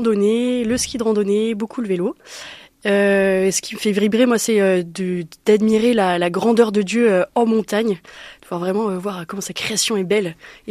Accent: Auvergne-Rhône-Alpes, France; ben j'ai grandi dans le Vercors

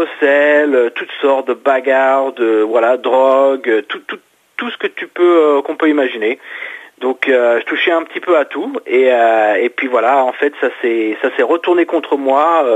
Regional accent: Île-de-France, France; Donc en fait, je suis français, j'ai grandi dans la région parisienne.

